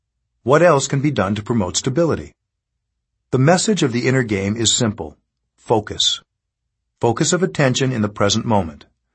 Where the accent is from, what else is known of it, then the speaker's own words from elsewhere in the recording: California, United States; even though I come from California, I don't believe in self-improvement